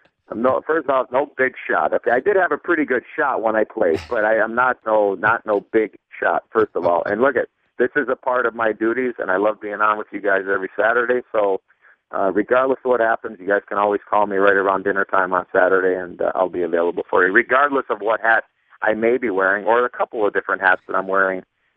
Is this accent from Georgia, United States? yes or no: no; Chicago, Illinois, United States; You know, I get a chance to work for my hometown team, the Blackhawks, on the broadcast side